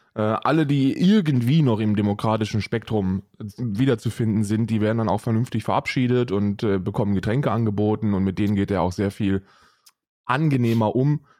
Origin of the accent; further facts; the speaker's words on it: East Germany, Germany; Man muss da aufpassen als Ostdeutscher.